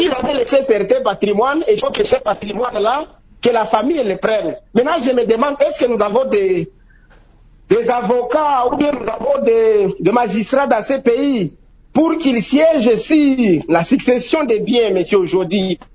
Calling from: Bunia, Ituri, DR Congo; Ouais, ici chez nous à Bounia, cette histoire de succession

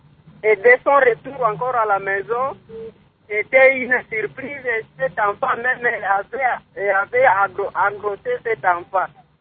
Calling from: Kalima, Maniema, DR Congo; Ici chez nous à Kalima, j'ai une question précise.

